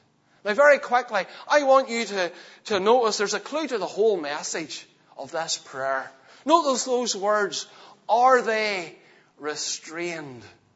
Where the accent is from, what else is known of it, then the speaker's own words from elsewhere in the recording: Northern Ireland, United Kingdom; I'm from Antrim.